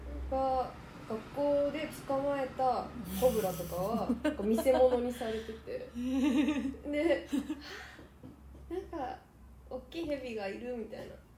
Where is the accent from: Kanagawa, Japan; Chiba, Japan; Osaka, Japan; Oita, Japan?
Chiba, Japan; 館山に、なので、まあ、千葉が一番長いかな、 うん、 っていうことで千葉出身です。